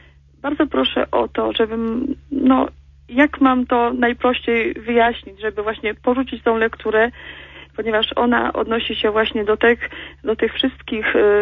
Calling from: Silesian Voivodeship, Poland; Jestem słuchaczką z Górnego Śląska.

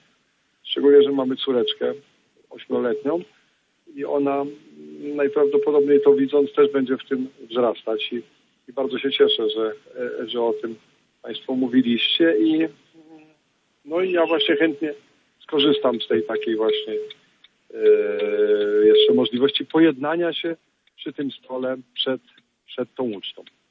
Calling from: Ciechanów, Masovian Voivodeship, Poland; Jestem w podróży z Płocka do Ciechanowa

